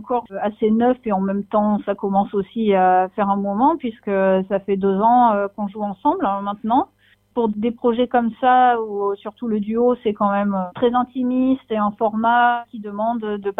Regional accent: Monaco; also born or lived in Nice, France; je suis née à Nice, mais j'ai passé mon enfance, j'ai grandi à Monaco, donc j'ai fait mes études, j'ai commencé le violon au conservatoire à Monaco.

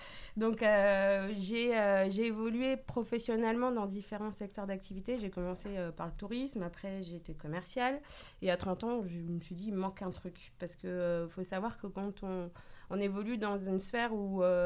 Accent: Bordeaux, Nouvelle-Aquitaine, France; also born or lived in Paris region; now in Marseille, France; Moi, je ne suis pas de Marseille, je suis de Bordeaux. Enfin, du moins, j'ai grandi à Bordeaux, mais je suis née en région parisienne.

